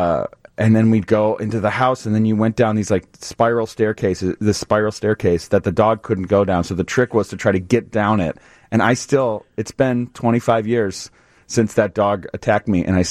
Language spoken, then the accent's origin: English; Evanston, Illinois, United States; I grew up in Evanston and live there now again, and, you know, 40 years.